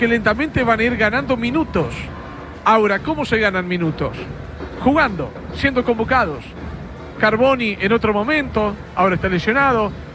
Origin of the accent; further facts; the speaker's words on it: Argentina; porque así somos los argentinos.